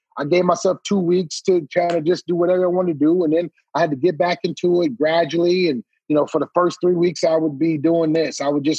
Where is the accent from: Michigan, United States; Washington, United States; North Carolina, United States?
Michigan, United States; Detroit; year in Detroit, and you're not going to be there. And I didn't even think that the Super Bowl was in my hometown the next year.